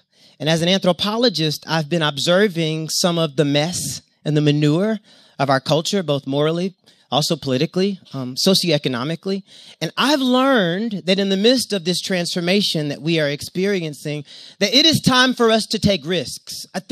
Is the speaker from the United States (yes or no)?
yes; the South, United States; And I'm from the South, and I always say, yes, ma'am.